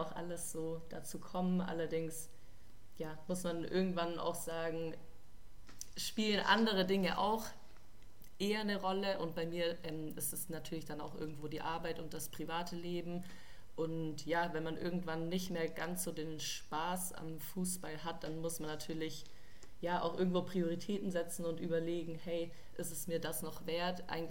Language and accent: German; Baden-Württemberg, Germany; now in Cologne, Germany; also ich lebe aktuell in Köln nach wie vor, aber meine Heimat ist am Bodensee und der VfB ist natürlich deutlich näher in meine Heimat als in Köln